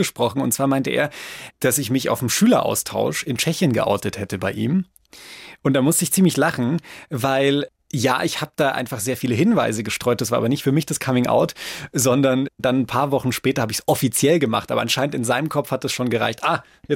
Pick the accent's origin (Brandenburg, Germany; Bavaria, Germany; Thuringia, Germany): Bavaria, Germany; ja, ich bin in Franken aufgewachsen.